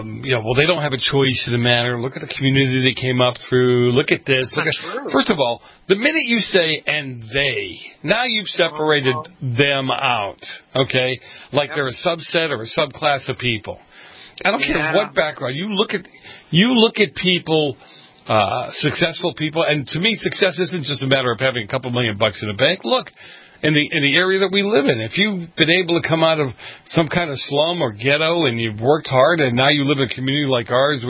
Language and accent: English; East Coast, United States; especially the days I was growing up on the East Coast